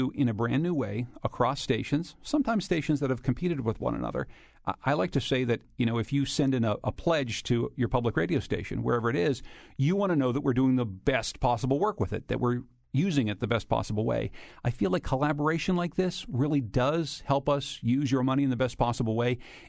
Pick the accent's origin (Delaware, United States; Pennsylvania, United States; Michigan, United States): Pennsylvania, United States; A greater Appalachia, a place that extends to the place roughly where you and I grew up in Pennsylvania, all the way down to Texas.